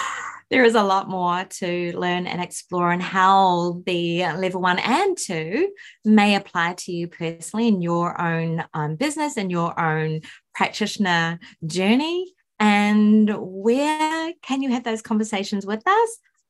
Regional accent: New Zealand; I'm Kiwi from New Zealand, I promise.

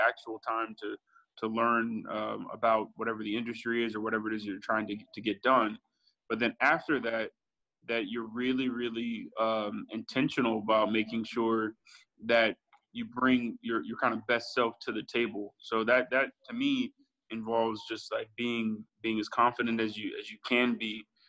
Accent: Atlanta, Georgia, United States; So I grew up in Atlanta, and I ended up going to undergrad in Washington, D.C.

